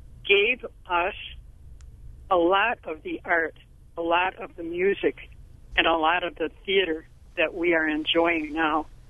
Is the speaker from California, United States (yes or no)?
no; Illinois, United States; now in Milwaukee, United States; I've only lived in Milwaukee since 1950. I'm an import from Illinois.